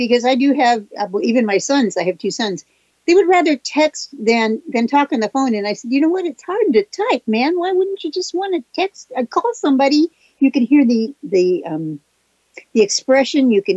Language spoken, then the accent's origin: English; Tucson, Arizona, United States; I was raised in Tucson in the 50s. You could just get on a horse and ride.